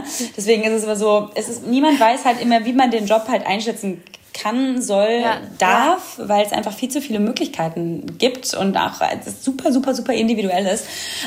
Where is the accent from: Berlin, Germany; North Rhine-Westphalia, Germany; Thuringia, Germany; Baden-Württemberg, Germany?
North Rhine-Westphalia, Germany; Oberhausen; In NRW, in Gelsenkirchen habe ich das damals gemacht. Ich komme aus dem Ruhrgebiet, eigentlich aus Oberhausen